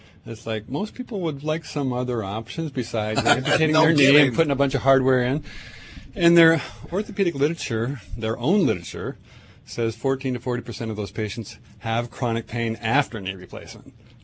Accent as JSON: {"language": "English", "town": "Tacoma", "region": "Washington", "country": "United States", "tie": "born or raised there", "said": "I grew up in Tacoma as well, kind of north, kind of near Point Defiance."}